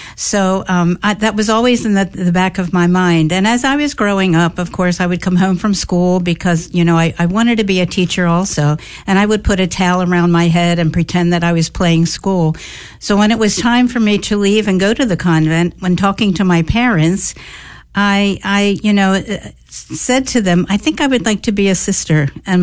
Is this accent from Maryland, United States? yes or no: yes; Baltimore, Maryland, United States; Well, originally I'm from Baltimore, Maryland.